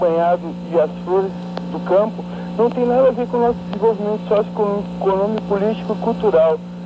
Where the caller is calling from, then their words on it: Canoas, Rio Grande do Sul, Brazil; Aqui, eu tô te falando de Canoas.